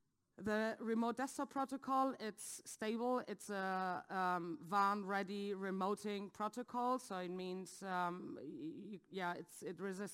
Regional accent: Germany; I'm from Germany.

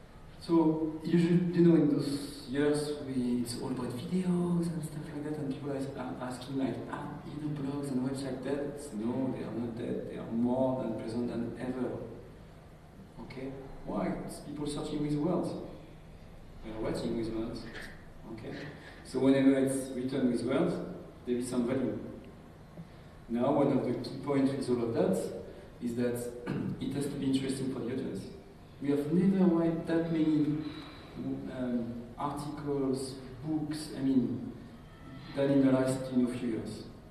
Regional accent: France; accent: French; English is a second language; So I say I'm French. You can guess it with my French accent. It may take a couple of time to accommodate to my accent, so I apologize for that.

